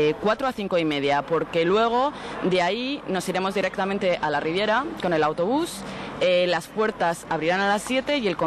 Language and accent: Spanish; Spain; yo soy de un pueblo del norte